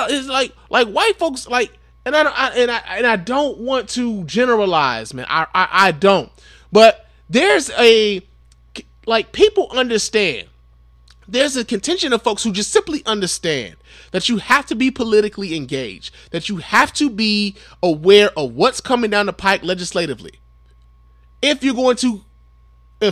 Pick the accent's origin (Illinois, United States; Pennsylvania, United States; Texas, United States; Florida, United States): Illinois, United States; Chicago; I am a native of Chicago. I am from Chicago. I am a son of Chicago.